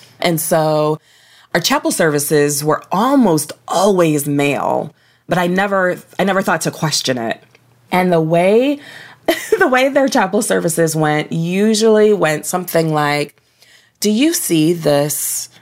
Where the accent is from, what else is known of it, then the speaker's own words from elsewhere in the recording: Toledo, Ohio, United States; Sure. I grew up in Toledo, Ohio, and my parents sent me to Christian schools my entire life.